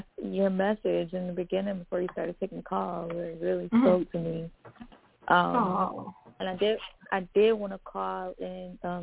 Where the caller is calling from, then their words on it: Florida, United States; calling from Florida.